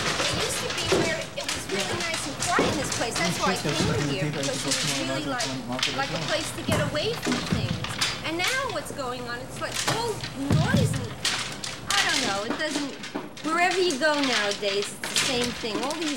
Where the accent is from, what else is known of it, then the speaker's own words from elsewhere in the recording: New York, United States; Yeah. You can't tell, huh?